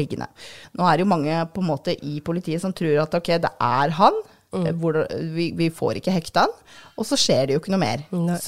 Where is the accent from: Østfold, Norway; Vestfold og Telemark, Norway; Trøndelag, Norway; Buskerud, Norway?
Buskerud, Norway; Drammen; er jo tross alt født og oppvokst i Drammen.